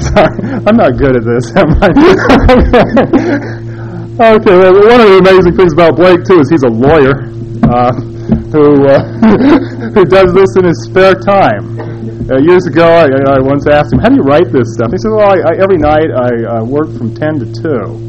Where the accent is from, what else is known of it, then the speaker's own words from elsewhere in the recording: Cullowhee, North Carolina, United States; I'm from Cowley, North Carolina.